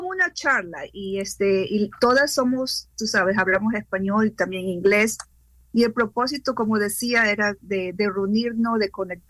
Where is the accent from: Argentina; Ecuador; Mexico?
Ecuador; now in Dutchess County, United States; Yo soy de Ecuador.